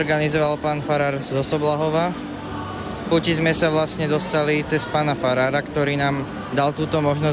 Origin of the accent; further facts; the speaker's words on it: Trenčín, Trenčín Region, Slovakia; som z Trenčína, z farnosti Trenčínu, tak ako Rišo.